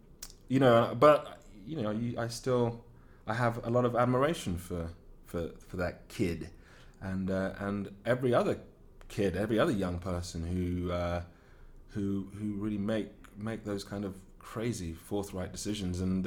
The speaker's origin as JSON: {"language": "English", "country": "United Kingdom", "accent": "British", "said": "I'm sure there are very few, you know, American people or North American people who would in any way think that I was, you know, that my accent wasn't very British, you know."}